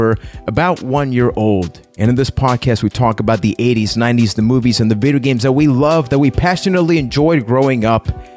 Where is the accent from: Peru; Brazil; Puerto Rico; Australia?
Puerto Rico; from Puerto Rico